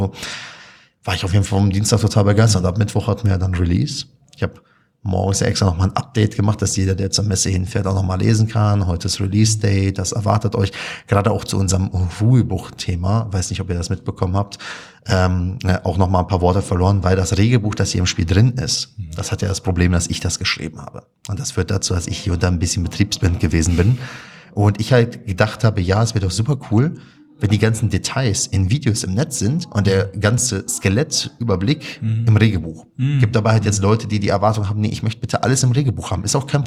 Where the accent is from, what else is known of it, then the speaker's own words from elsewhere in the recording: Bavaria, Germany; Zum Glück bin ich mal in Franken aufgewachsen.